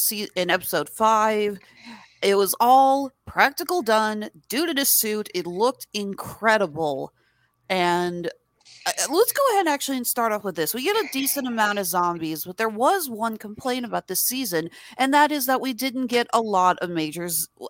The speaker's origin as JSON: {"language": "English", "town": "Kansas City", "country": "United States", "tie": "born or raised there", "said": "We come across a vigilante group who have taken over my hometown of Kansas City."}